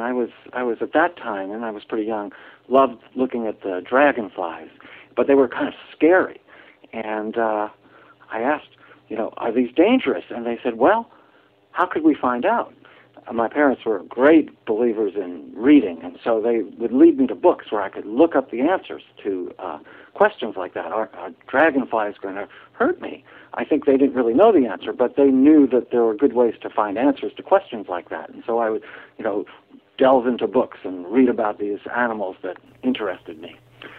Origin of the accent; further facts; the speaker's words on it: New York City, New York, United States; Growing up in New York City, we would go to my grandmother's house for holiday dinners.